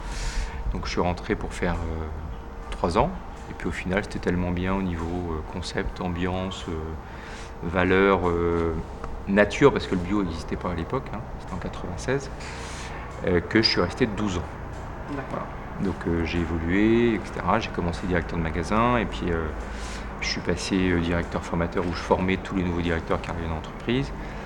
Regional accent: Quevillon, Normandy, France; J'ai 43 ans. Je suis originaire de Rouen. Les parents habitent toujours, mais j'ai vécu toute mon enfance à 15 km de Rouen, dans un petit village qui s'appelle Quevillon

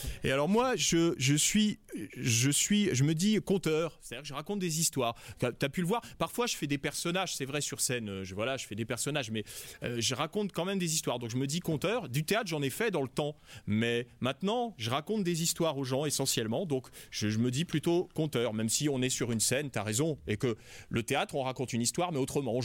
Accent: Hauts-de-France, France; On vient tous les deux de très au nord de la France. Tu peux pas aller plus haut. On vient du nord Pas-de-Calais.

